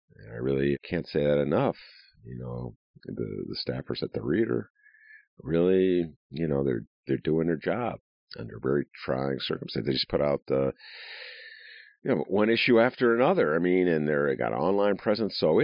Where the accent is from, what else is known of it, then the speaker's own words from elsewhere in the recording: Rhode Island, United States; now in Evanston, United States; I moved to Evanston in 1966 from Rhode Island, and I come from a very liberal New Deal Democratic background.